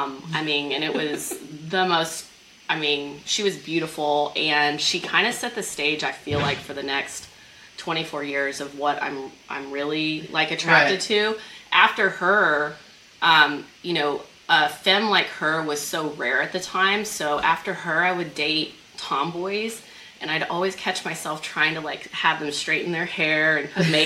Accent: Oklahoma, United States; accent: Oklahoma; moved away; they would make fun of my accent, my Oklahoma accent.

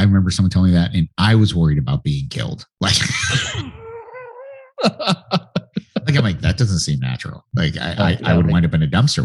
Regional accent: California, United States; I was from California, and I'd walk in and people like, you're not from here.

